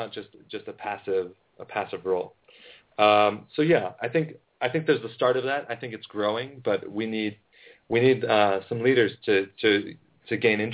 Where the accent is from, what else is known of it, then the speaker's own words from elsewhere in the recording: United States; I mean, I'm originally from America.